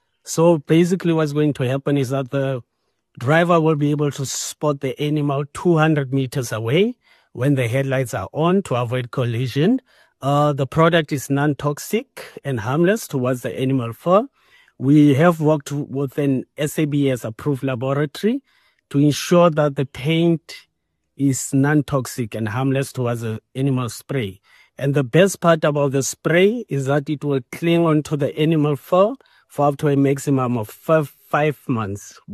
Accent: Taung, North West, South Africa; I am from South Africa in a small rural area called Taung.

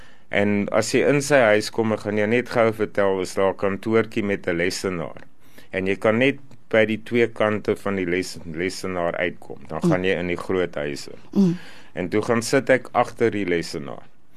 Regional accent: Pretoria, Gauteng, South Africa; Okay, ek is van Pretoria

